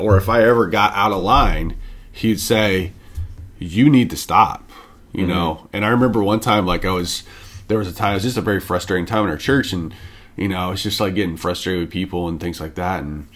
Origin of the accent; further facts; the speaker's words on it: the South, United States; But like where I grew up in the South, they're about just like kind of go along with things.